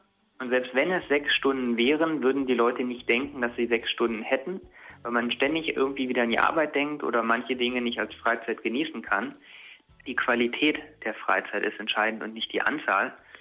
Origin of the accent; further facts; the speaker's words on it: Lusatia, Germany; Also ich komme aus der Lausitz, ist ja Turnregion, war also Kunstturner